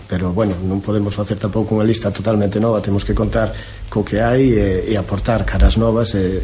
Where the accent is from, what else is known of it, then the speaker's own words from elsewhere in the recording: Ribadeo, Galicia, Spain; Que me conozca sabe que soy una persona de Ribadeo, do pueblo.